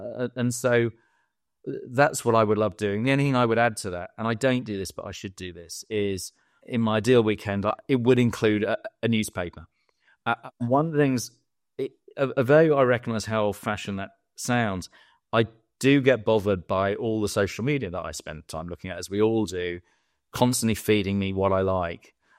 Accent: London, United Kingdom; I'm very interested in the world, but I am a Londoner. I'm proud to be a Londoner.

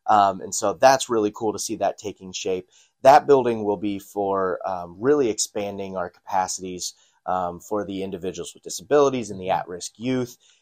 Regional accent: Leesburg, United States; You know, I was born and raised here in Leesburg.

